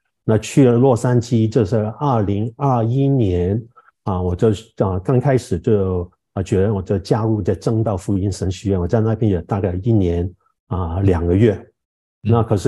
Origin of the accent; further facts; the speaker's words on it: Hong Kong; moved away as an adult; also born or lived in Taiwan / United States; 我香港出生跟长大，我大学就到了台湾那台湾四年在台大哲学系那毕业了之后呢，我就到了美国那一到美国我就到了那边有11年之久